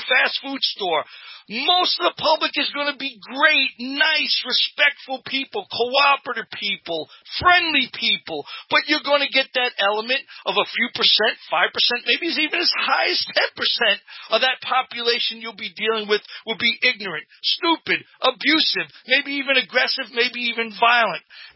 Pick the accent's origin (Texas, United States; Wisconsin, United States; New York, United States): New York, United States; Brooklyn; growing up in East Flatbush, Brooklyn, you know, in an economically depressed area.